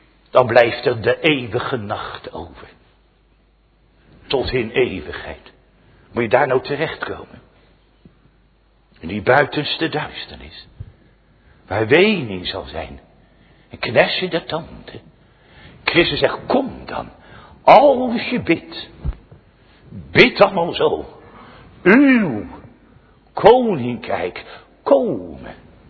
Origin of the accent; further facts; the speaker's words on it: Scheveningen, South Holland, Netherlands; als kind, ik ben opgevoed in Scheveningen.